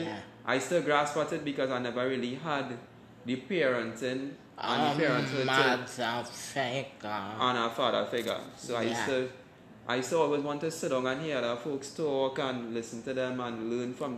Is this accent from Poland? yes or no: no; Mayaro, Mayaro–Rio Claro, Trinidad & Tobago; well, we grew up in Mayaro side, right?